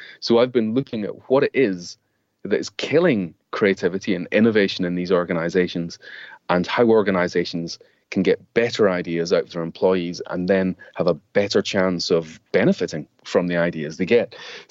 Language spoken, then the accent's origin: English; Scotland, United Kingdom; all the way back to me growing up in Scotland and being a kid who was fascinated with the fact that Scottish heritage, it seemed to be all about innovation.